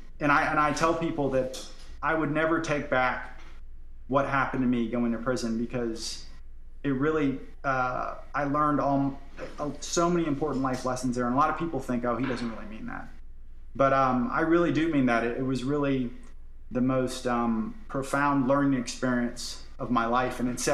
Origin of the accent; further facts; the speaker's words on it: Florida, United States; So I went from Georgia to Arkansas. Now I'm from Florida, so it was pretty far where I was going.